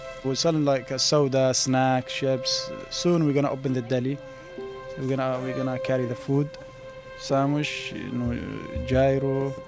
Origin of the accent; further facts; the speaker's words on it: Yemen; moved away as an adult; now in United States; I'm from Yemen. I came to the United States in 2007. I came to study. I finished my college back home. I'm a lawyer.